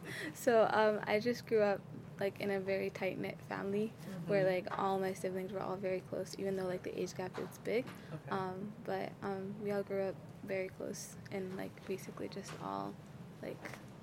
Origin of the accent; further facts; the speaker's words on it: Lewiston, Maine, United States; also born or lived in Kenya / Tennessee; Because when we left Somalia and went to Kenya. Well, I was born in Kenya. My mom was Somalia and came to Kenya. And then we were first brought to Tennessee. And then I think we only stayed there for a year. And we came to Lewiston.